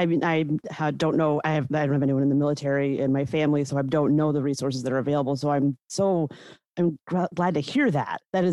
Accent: Albany, New York, United States; And I am originally from Albany, New York, and I am married and I have two kids who are 8 and 10 right now.

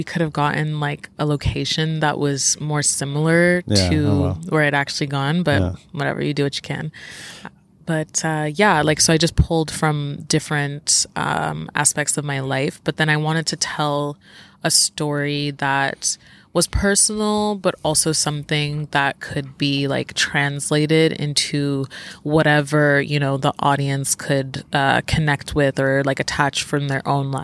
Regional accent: Montreal, Quebec, Canada; also born or lived in Nigeria; We grew up in Montreal, but my family did move around like a bunch, so I've kind of seen all of Canada really.

